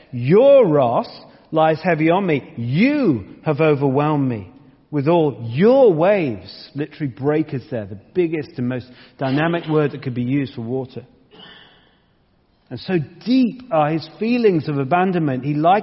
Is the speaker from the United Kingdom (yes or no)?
yes; United Kingdom; because we're quite British and we like outlines